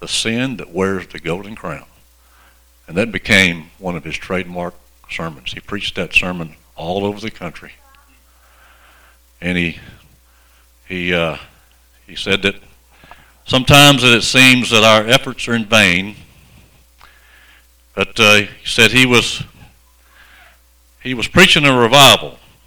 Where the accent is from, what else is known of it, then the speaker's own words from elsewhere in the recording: West Helena, Arkansas, United States; I remember back when I was growing up as a boy, I grew up in West Helena, Arkansas.